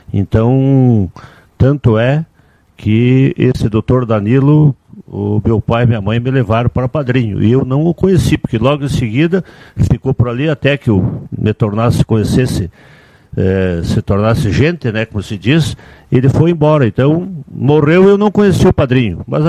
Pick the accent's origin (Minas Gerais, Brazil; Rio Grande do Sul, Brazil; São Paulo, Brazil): Rio Grande do Sul, Brazil; Lagoa Vermelha; born there; Hoje, Ademar, eu estou com 76 anos. Eu nasci na nossa Lagoa Vermelha, né?